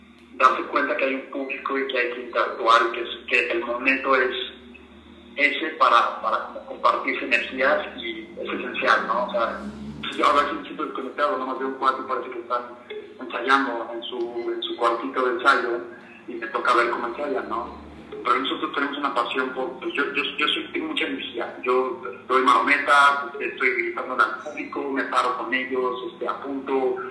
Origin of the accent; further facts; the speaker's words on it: Mexico; yo puedo también sentirme con orgullo de que estoy en México, mi país, mi gente